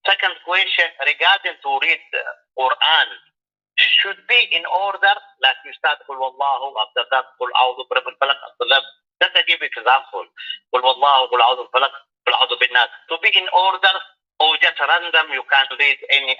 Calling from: Glasgow, Scotland, United Kingdom; I'm coming from Scotland, Glasgow.

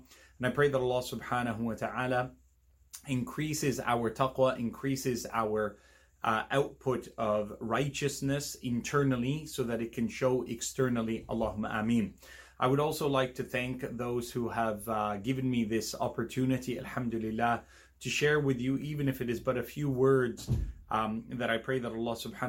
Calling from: Perth, Western Australia, Australia; I come to you live from Perth, Western Australia, here.

